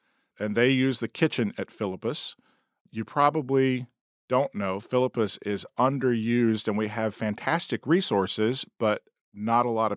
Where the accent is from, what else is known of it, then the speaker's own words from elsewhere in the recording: Arkansas, United States; also born or lived in Tallahassee / Atlanta; And then I went from Tallahassee to Atlanta for about 10 years, and then Atlanta to Arkansas again. I grew up in Arkansas.